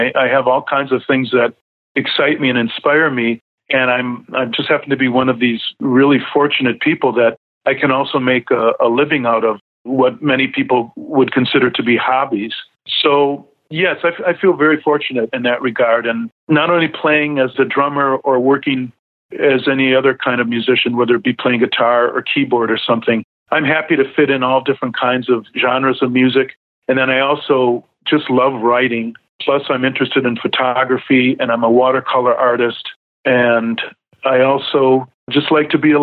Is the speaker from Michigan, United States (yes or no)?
no; Racine, Wisconsin, United States; I started studying in my hometown of Racine, Wisconsin.